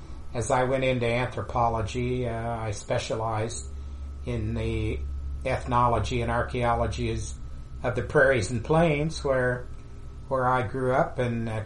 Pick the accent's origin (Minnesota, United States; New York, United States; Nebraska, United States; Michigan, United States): Nebraska, United States; I grew up in Nebraska, and actually in the schools there, they had quite a bit of material on